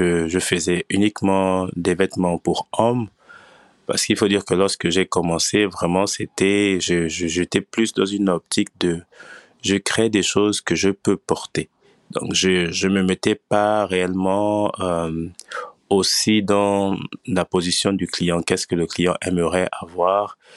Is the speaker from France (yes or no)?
no; Gabon; now in Dakar, Senegal; je suis Gabonais d'origine et je suis basé à Dakar.